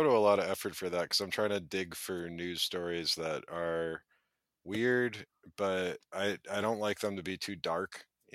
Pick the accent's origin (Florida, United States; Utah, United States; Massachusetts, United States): Massachusetts, United States; a breaking and entering case in my home state of Massachusetts